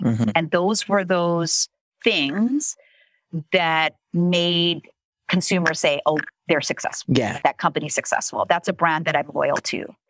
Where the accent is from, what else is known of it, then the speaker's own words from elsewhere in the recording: Philippines; And I'm Asian, by the way, so I can say that. Okay, I'm Filipino.